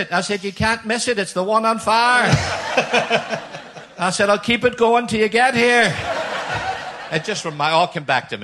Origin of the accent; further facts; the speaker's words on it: Belfast, Northern Ireland, United Kingdom; accent: Belfast; I was from Belfast, so, like, I had a very broad Belfast accent.